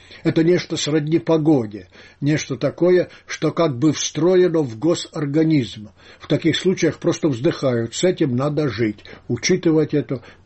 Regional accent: Donbas, Ukraine; Я выросла на Донбассе, поэтому имею право сказать то, что скажу. Донбасс – родная мне земля.

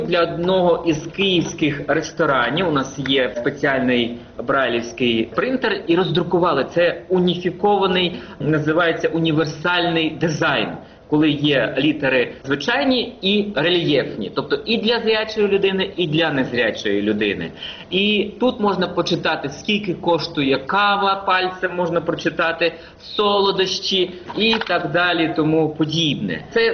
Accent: Dnipro, Dnipropetrovsk Oblast, Ukraine; also born or lived in Kharkiv; Я взагалі сам із Дніпропетровська, як то кажуть, мала батьківщина Дніпропетровськ. Потім приїхав до Харкова навчатися у спеціалізованій гімназії для незрячих дітей.

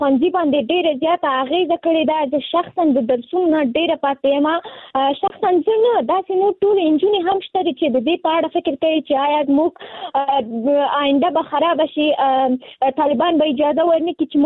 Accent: Nangarhar, Afghanistan; now in Kabul, Afghanistan; ما د ننګرهار د ولایت نه فعلاً په کابل کې ژوند کوم

